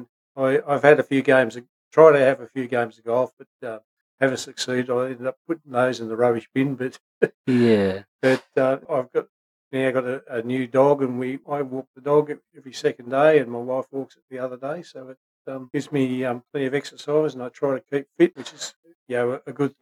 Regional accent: Albury, New South Wales, Australia; moved away as an adult; I was born in Albury, and I was at school, right through school there, and left in 1970 to start Steelworks at Wollongong

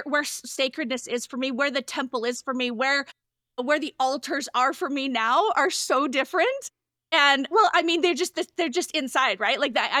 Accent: Salt Lake City, Utah, United States; So I'm from Salt Lake City, Utah, Mormon housewives, that whole idea

